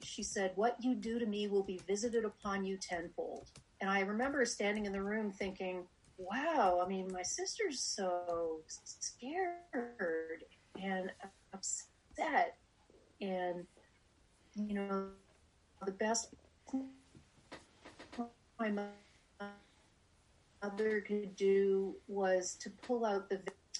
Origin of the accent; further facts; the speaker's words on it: Montreal, Quebec, Canada; born there; I was born in Montreal. I'm a Canadian. I was born the youngest of five kids